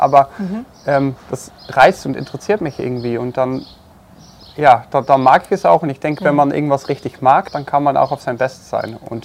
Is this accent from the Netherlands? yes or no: yes; Netherlands; Und bei uns in Holland war es halt normal, dass wenn du anfängst zu reiten, fängst du halt an, Dressur zu reiten.